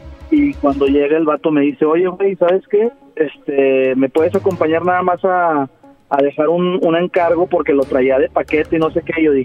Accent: Torreón, Coahuila, Mexico; now in Guadalajara, Mexico; he hablado contigo, Diablito, de Torreón.

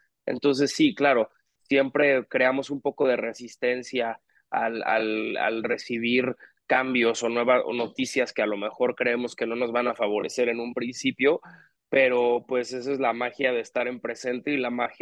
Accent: Mexico City, Mexico; Yo soy de la Ciudad de México.

